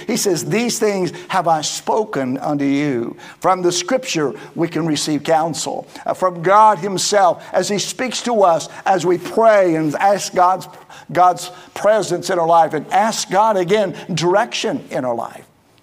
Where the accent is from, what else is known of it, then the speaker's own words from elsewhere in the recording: West Virginia, United States; But I'm from West Virginia and some days we just act silly, right?